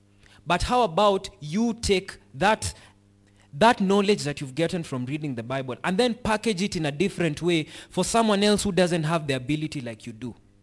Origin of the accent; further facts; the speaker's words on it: Homa Bay, Homa Bay County, Kenya; I have a hard time speaking in Kiswahili because I come from Homa Bay.